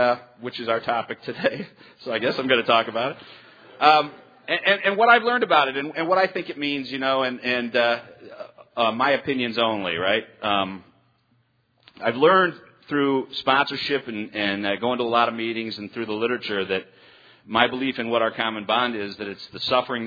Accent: Chicago, Illinois, United States; I'm from Chicago, and I have a home group in Chicago.

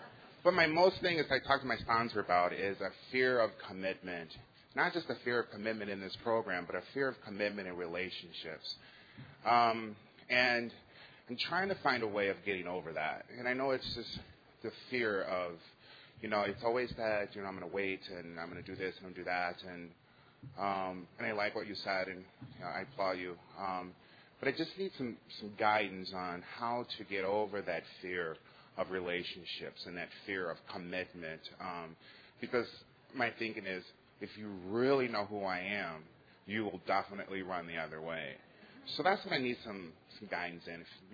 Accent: Milwaukee, Wisconsin, United States; I'm from Milwaukee, Wisconsin.

